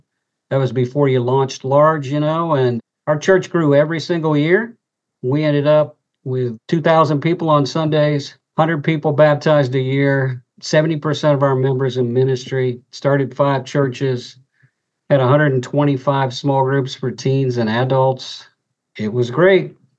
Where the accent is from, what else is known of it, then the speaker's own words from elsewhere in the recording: Chillicothe, Ohio, United States; Yeah, I grew up in the big city of Chillicothe, Ohio, which you guys have heard of.